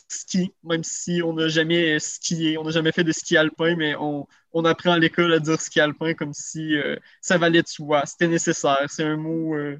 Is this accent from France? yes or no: no; Quebec, Canada; en tant que Québécois, on peut avoir tendance à banaliser, à oublier